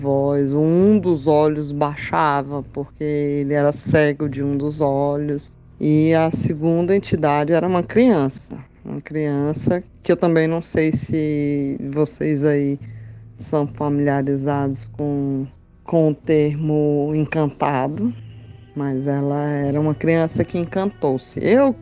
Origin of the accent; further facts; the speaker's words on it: Teresina, Piauí, Brazil; also born or lived in Fortaleza; Eu nasci em Fortaleza, mas fui bebezinha para Teresina. E lá, minha mãe frequentava um centro espírita